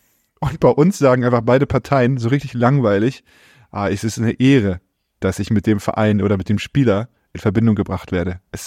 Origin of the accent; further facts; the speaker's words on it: Hamburg, Germany; Ich als Hamburger kriege ja nichts mit.